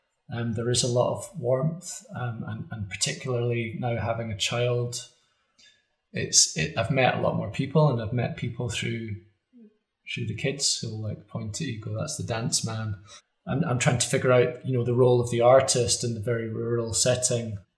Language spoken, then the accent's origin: English; Scotland, United Kingdom; I grew up in Caithness. I didn't get into studying the arts until, late 20s. I'm 40 now.